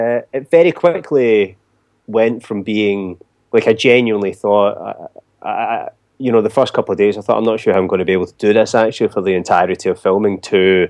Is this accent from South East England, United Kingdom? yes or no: no; Scotland, United Kingdom; even though I'm Scottish, I wasn't around, obviously, in the 18th century